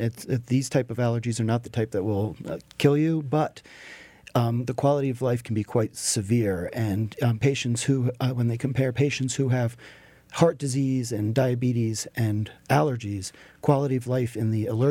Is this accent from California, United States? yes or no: no; New Jersey, United States; From New Jersey.